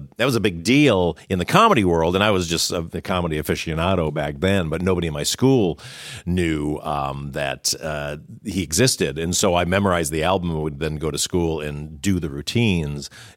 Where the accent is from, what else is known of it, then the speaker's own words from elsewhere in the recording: Detroit, Michigan, United States; And I'm from Detroit.